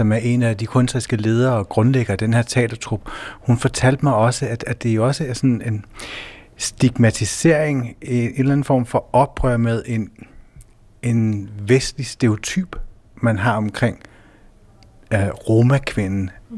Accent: Copenhagen, Capital Region of Denmark, Denmark; altså jeg som europæer, jeg som dansker, jeg som københavner

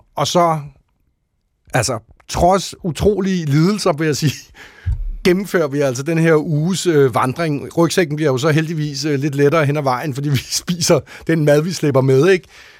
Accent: Gentofte, Capital Region of Denmark, Denmark; vi kommer jo fra Gentofte

